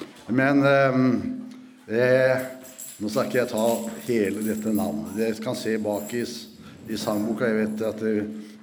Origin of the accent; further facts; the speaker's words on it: Porsgrunn, Telemark, Norway; Og bedehuset var vel forholdsvis stort, synes jeg, hjemme I Porsgrunn, det revet nå.